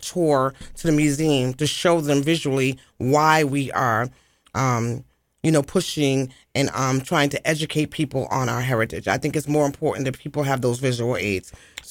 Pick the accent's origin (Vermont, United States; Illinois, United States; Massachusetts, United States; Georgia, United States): Massachusetts, United States; Boston; also born or lived in Charlotte / Virginia Beach; I grew up in Boston, and after raising two kids and working two jobs, I was paying $2,800 in Dorchester and got fed up. And I actually moved down south. I lived in Charlotte and then Virginia Beach